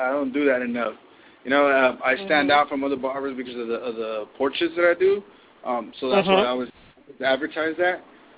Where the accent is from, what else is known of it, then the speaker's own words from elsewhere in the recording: West Coast, United States; Yeah, you know, I grew up in the West Coast, so, you know, I always like all them West Coast rappers.